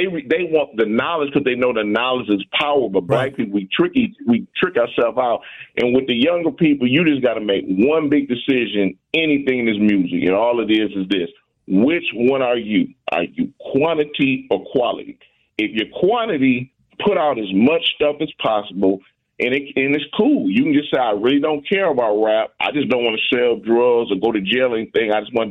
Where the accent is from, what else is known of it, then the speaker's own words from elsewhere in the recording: Milwaukee, Wisconsin, United States; when I told him I was from Milwaukee, they're like, "Man, y'all in Milwaukee are wow, man."